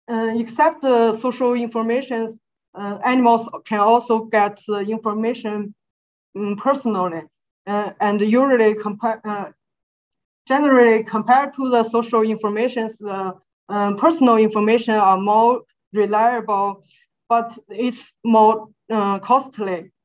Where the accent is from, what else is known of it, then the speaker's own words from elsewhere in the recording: China; English is a second language; I'm from China.